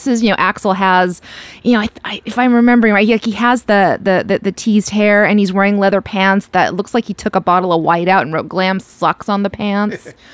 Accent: Los Angeles, California, United States; I grew up here in Los Angeles, and we had KNAC, which was, you know, the ultimate metal station.

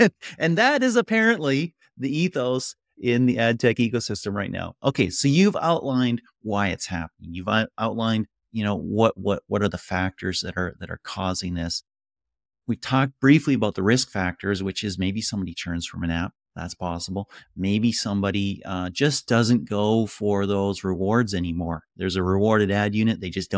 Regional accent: Canada; because I'm Canadian

